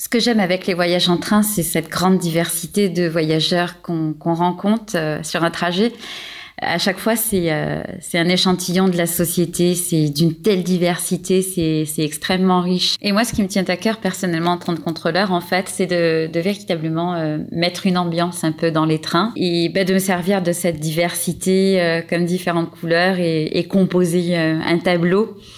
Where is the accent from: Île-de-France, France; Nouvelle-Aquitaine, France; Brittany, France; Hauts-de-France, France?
Île-de-France, France; Villepinte; moved away as an adult; now in Toulon, France; j'ai 39 ans et je vis sur Toulon. Je suis originaire de Paris, de Villepinte exactement, et à l'âge de 20 ans, je suis venue passer un week-end à Toulon